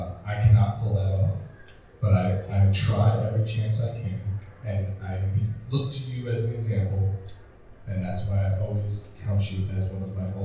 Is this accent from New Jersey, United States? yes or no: yes; New Jersey, United States; It's because I'm from Jersey, all right?